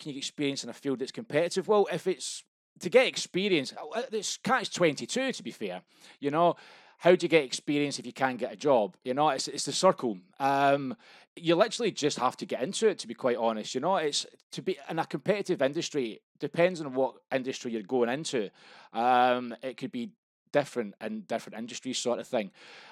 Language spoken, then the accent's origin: English; Scotland, United Kingdom; I do apologise. I'm Scottish.